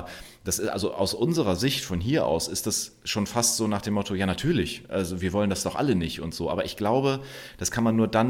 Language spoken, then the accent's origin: German; Germany; Wir sind hier groß geworden in Deutschland